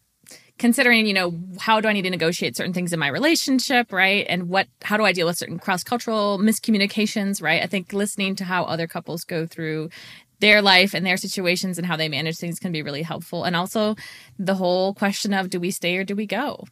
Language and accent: English; United States; between my husband and I, because I'm US American and he is German.